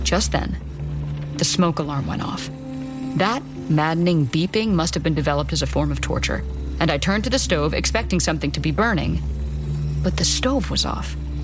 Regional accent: Ohio, United States; He thought it was funny because I was from Ohio.

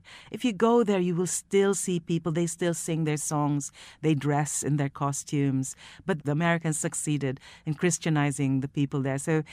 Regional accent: Manila, Metro Manila, Philippines; But the funny thing about growing up in a place like the Philippines is there was no publishing in the Philippines when I was growing up

